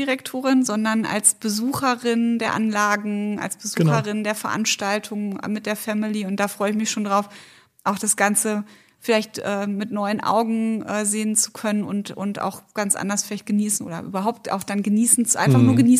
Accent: North Rhine-Westphalia, Germany; now in Bad Kissingen, Germany; Ich komme ja ursprünglich aus NRW und da sehen die Straßen schon seit vielen Jahren ganz anders aus

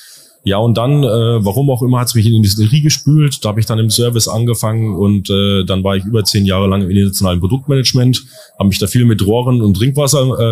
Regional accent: Westhausen, Thuringia, Germany; wo ich überhaupt beheimatet bin, das ist in einem wunderschönen Dorf, heißt Westhausen in Südthüringen, wirklich eine wunderschöne Gegend.

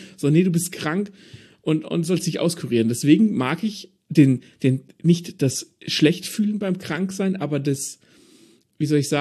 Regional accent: Germany; oh Gott, ich bin Deutscher, ich muss irgendwas mit meiner Zeit anfangen oder die anderen Deutschen gucken auf mich hernieder

